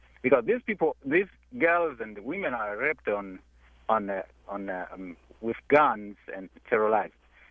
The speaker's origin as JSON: {"language": "English", "country": "DR Congo", "second_language": "English", "lives_now": "United States", "said": "let me say that I'm from Congo. It's Congo where all this is happening."}